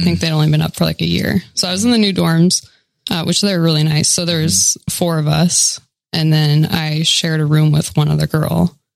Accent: Monmouth, Oregon, United States; So I grew up in Monmouth, Oregon.

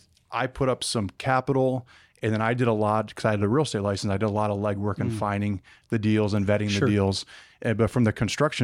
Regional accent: Detroit, Michigan, United States; So, you know, growing up in Detroit, went to Michigan State, was studying supply chain

